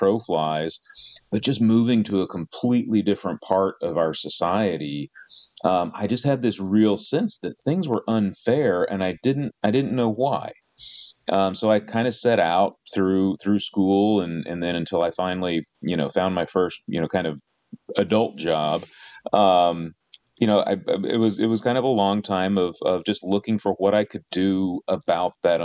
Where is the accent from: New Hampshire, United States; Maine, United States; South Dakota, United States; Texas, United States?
Texas, United States; My brothers and I, we're the only part of our family really that was born and raised in Texas.